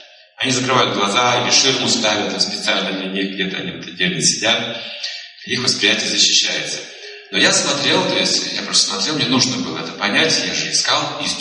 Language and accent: Russian; Russia; Я говорю, я из России.